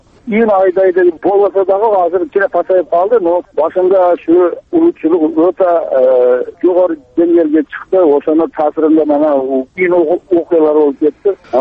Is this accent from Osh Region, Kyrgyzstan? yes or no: yes; Osh, Osh Region, Kyrgyzstan; Мен Ошто туулуп өскөнмүн.